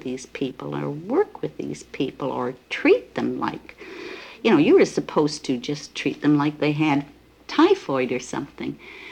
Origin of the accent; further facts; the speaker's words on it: Canada; It was shocking for me as a Canadian to go down where they cut off microphones, they beat up delegates, and oh, it was terrible.